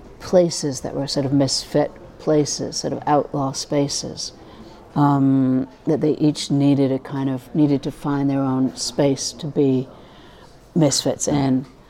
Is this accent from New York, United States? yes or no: yes; New York City, New York, United States; when I was a kid growing up in New York, I used to, running around the city